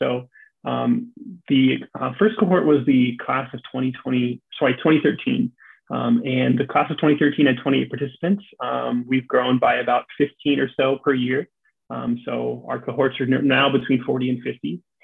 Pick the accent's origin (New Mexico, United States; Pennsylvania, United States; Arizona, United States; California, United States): Pennsylvania, United States; now in Texas, United States; where I grew up in Pennsylvania, none to be found. So once a month or so, they would try to recreate what version of it we could up in Pennsylvania.